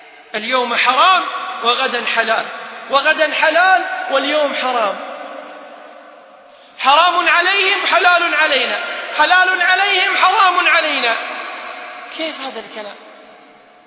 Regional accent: Kuwait

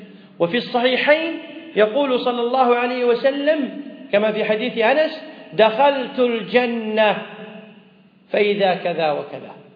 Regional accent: Kuwait; أخرجنا من ديرتنا هذه من الكويت، فكم سعينا واجتهدنا حتى نرجع إلى ديرتنا الكويت

